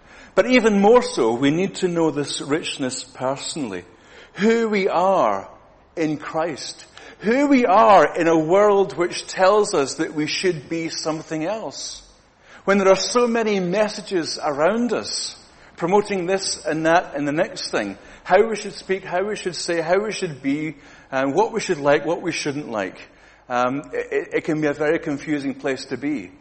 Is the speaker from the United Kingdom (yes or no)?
yes; Scotland, United Kingdom; I am Scottish, and I may look happy in the outside